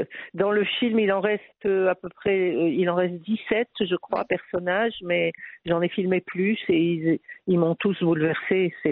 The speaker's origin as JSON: {"language": "French", "country": "Morocco", "tie": "born or raised there", "said": "Moi je suis d'origine juive marocaine, j'ai grandi comme juive au Maroc"}